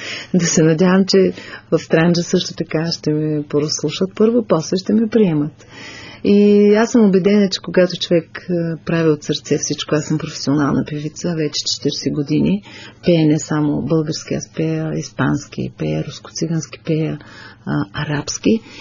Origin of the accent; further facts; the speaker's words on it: Varna, Varna Province, Bulgaria; Не знаех, че пее македонски и дойде момент да давам обяснение как може да пее македонски, като съм от Варна.